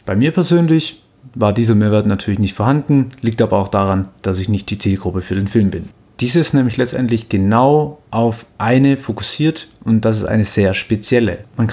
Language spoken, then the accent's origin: German; Baden-Württemberg, Germany; ich komme aus dem Raum Stuttgart, da würde zum Beispiel nur Pforzheim, Ulm oder Baden-Baden in Frage kommen. Alles Standorte, die ungefähr eine Stunde von mir entfernt sind